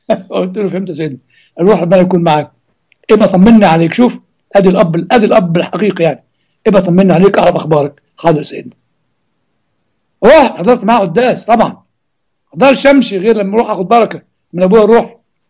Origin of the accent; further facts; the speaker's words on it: Upper Egypt, Egypt; تعرفين عندنا في الصعيد لما يولع في قش الرز تطلع النار لعنان السماء